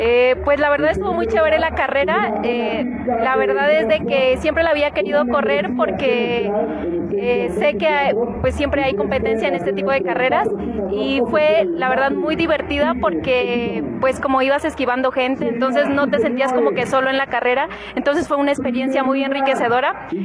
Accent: Colombia; now in Mexico; ya llevo como 3 años y medio porque soy de Colombia

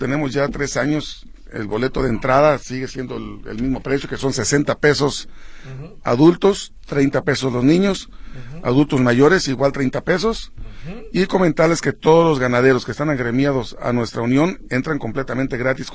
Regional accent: Cocula, Jalisco, Mexico; esos son de allá de mi pueblo, de Cocula, Jalisco.

